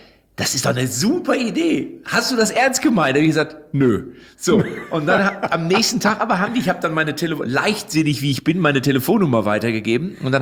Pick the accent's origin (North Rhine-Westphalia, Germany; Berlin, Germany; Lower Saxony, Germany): North Rhine-Westphalia, Germany; Lippstadt; Ich komme ja aus Lippstadt.